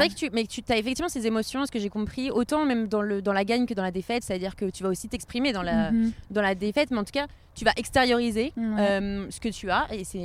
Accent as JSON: {"language": "French", "country": "France", "said": "On est français."}